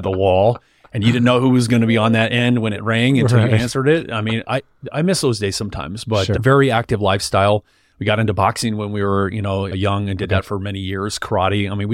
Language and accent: English; California, United States; Well, I'm from Southern California, so I kind of grew up spoiled with that Orange County weather.